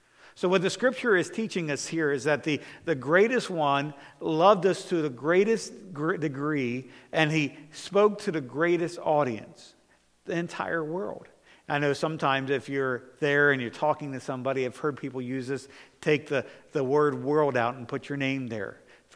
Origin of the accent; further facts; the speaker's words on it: United States; born there; I know that I'm American. I know I'm blessed, and I know because I was born in America